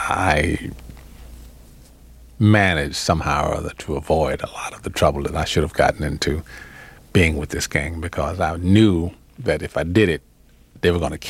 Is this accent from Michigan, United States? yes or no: no; Charleston, Mississippi, United States; I mean, I came from Charleston, Mississippi. I mean, a little town where everybody, you know, the Africans have a saying, it takes a whole village to raise a child.